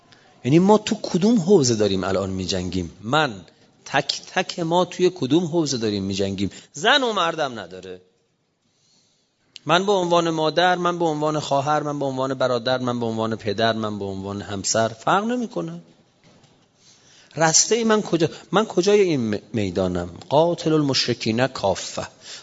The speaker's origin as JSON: {"language": "Persian", "country": "Iran", "said": "من به عنوان یک ایرانی، یک نفر از آحاد این ملت ایران،"}